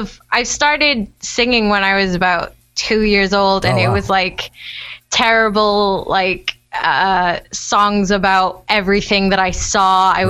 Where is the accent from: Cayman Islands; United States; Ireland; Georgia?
Cayman Islands; North Side; moved away; I was born in Northside, lived there for, grew up there pretty much, and then we moved over here to do for my education and stuff, college and uni.